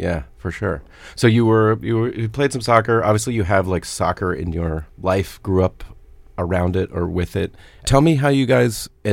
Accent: Atlanta, Georgia, United States; The Atlanta Chiefs. I grew up in Atlanta.

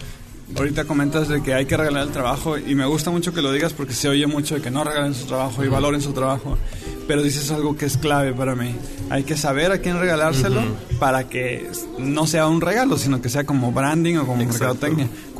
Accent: Tijuana, Baja California, Mexico; soy un chango de Tijuana, sin ofender

